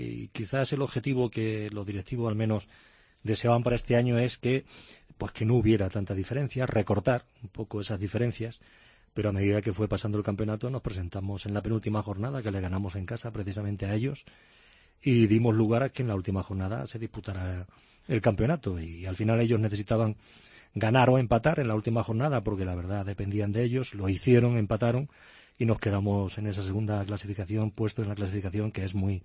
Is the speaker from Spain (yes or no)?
yes; Jaén, Andalusia, Spain; un poco de aceite de mi tierra para darle